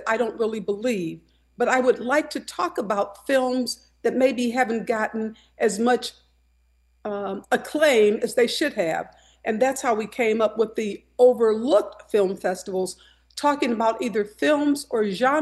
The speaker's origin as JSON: {"language": "English", "town": "Urbana", "region": "Illinois", "country": "United States", "tie": "born there", "said": "I was born in Urbana, Illinois."}